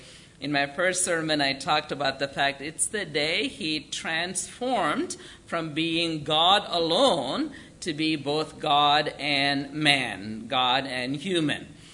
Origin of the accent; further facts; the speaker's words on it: India; Yeah, I grew up in India, and there is this place between my house and my grandparents' house that we go through on the bus